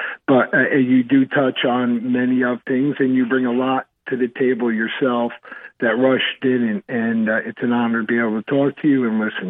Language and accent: English; New Jersey, United States; born there; I was born in New Jersey. I was a Democrat my whole life